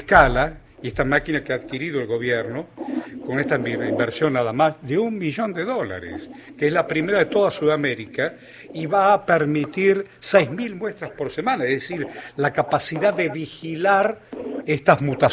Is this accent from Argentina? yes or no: yes; Argentina; me enorgullece como argentino